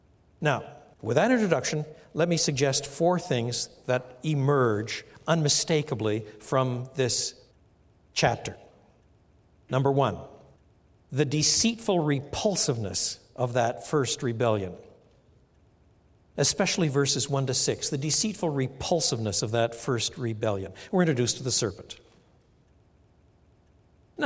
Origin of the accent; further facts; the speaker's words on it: French Canada, Canada; English is a second language; also born or lived in Europe; Now, I was brought up in French Canada and learned English in Canada and lived in Europe for many years, so that my ears don't always hear things exactly the way American ears hear things.